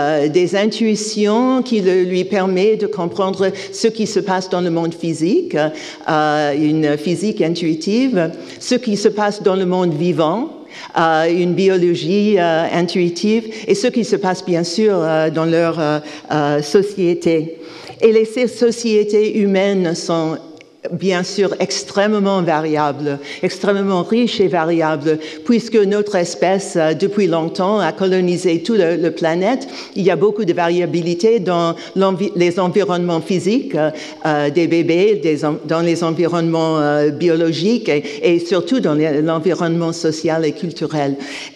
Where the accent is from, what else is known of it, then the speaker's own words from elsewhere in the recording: United States; je suis psychologue développemental, et chez moi, aux États-Unis, la psychologie développementale est considérée comme un domaine secondaire